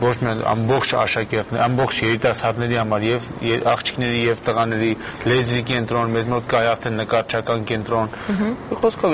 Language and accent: Armenian; Yerevan, Armenia; ես ընդհանրապես ծնվել եմ Երևանի միջնակարգ 99 միջնակարգ դպրոցում, ներքին Չարբախում, որտեղ ծնվել մեծացել եմ